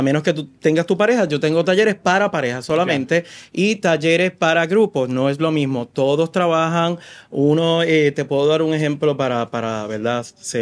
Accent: Puerto Rico; nosotros como puertorriqueños, pues tenemos unas modalidades distintas a los americanos, a los hindús, asiáticos.

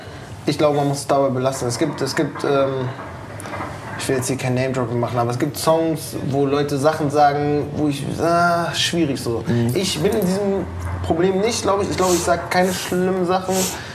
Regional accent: Berlin, Germany; Ich bin in Mitte geboren und aufgewachsen. Berlin-Mitte geboren und aufgewachsen.

